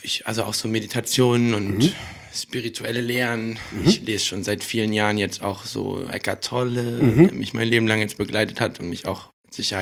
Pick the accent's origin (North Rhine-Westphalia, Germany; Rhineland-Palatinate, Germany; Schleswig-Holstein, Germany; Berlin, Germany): Schleswig-Holstein, Germany; Neumünster; So Richtung Nordfriesland hoch, also zwischen Kiel und Hamburg.